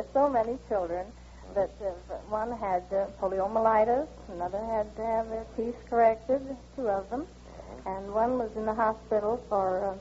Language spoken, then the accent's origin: English; Omaha, Nebraska, United States; I'm from Omaha, Nebraska.